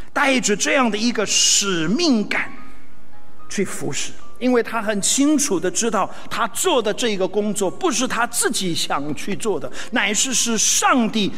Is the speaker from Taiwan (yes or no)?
yes; Taiwan; 其实我在台湾出生长大